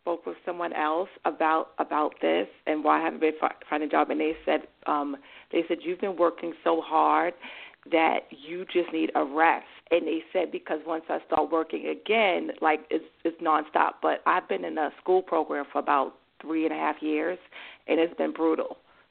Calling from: New York, United States; I'm calling from New York

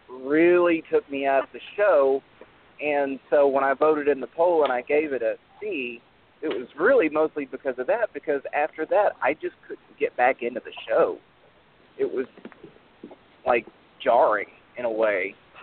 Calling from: Tennessee, United States; Hey, Jason. … from Tennessee.

